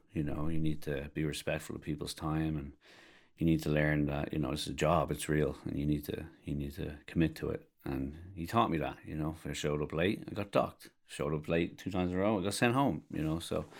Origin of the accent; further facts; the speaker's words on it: Dublin, Leinster, Ireland; moved away as an adult; now in United States; I am a plasterer. I'm from Dublin, Ireland, 36 years old, and I'm coming into my 19th year plastering full time. I've been in America now 7 years. My wife is from America.